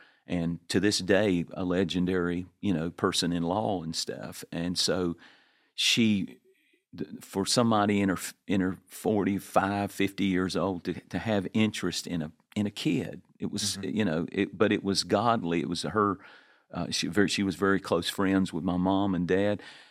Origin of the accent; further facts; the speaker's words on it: North Carolina, United States; I was from North Carolina, from Eastern North Carolina.